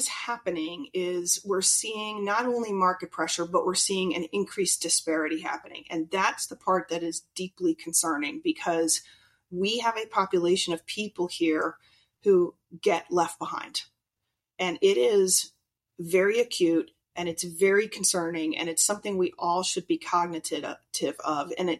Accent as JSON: {"language": "English", "region": "Pennsylvania", "country": "United States", "tie": "born or raised there", "said": "Okay, so I grew up outside Philadelphia, so I know exactly what you mean."}